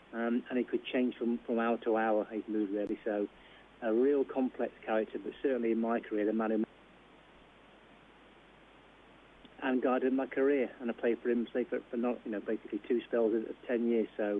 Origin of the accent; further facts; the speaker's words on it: Nottingham, East Midlands, United Kingdom; born there; I was born in Nottingham